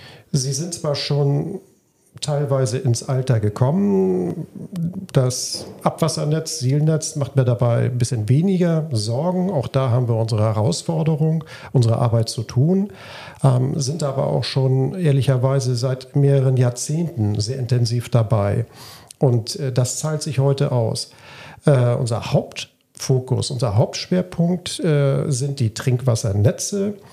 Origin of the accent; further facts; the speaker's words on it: North Sea coast, Germany; Ich bin an der Nordsee aufgewachsen